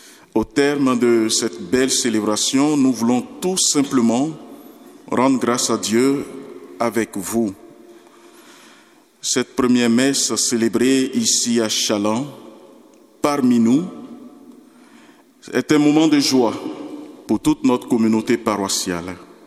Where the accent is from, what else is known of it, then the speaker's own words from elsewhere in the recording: Côte d’Ivoire; now in France; chez nous en Côte d'Ivoire, quand vous descendez de l'avion et que vous voulez rentrer dans la ville